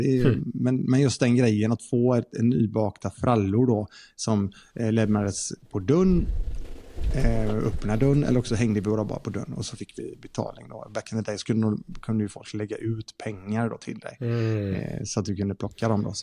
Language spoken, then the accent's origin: Swedish; Lindome, Västra Götaland County, Sweden; vi hade ett bageri i Lindome där jag kommer ifrån.